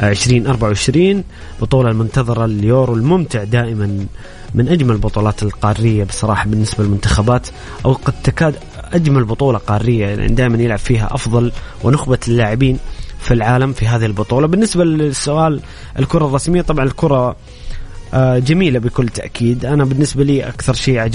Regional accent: Saudi Arabia; أصبح أمر بديهي بالنسبة لنا كسعوديين أنه نتأهل كأس العالم

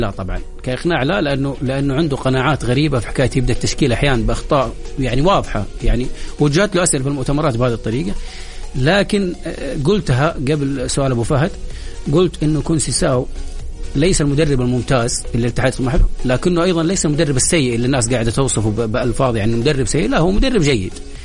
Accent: Saudi Arabia; شوف احنا كجمهور سعودي احنا زعلانين

